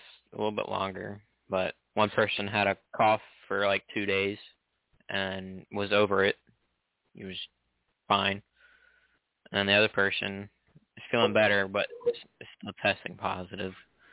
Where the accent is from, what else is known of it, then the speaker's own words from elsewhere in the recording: Michigan, United States; For those of you who don't know, I'm from Michigan. I live here.